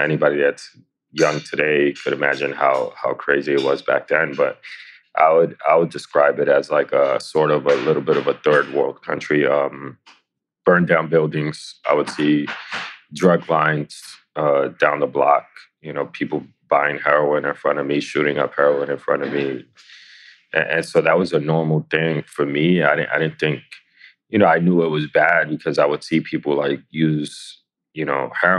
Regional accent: New York City, New York, United States; I born and raised in the Lower East Side of New York City. And my mom came to this neighborhood in the mid-80s when she was pregnant with me.

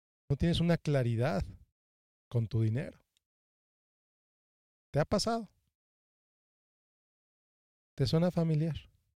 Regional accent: Mexico; Yo crecí en México y es una frase que mi mamá usaba mucho, los tiliches.

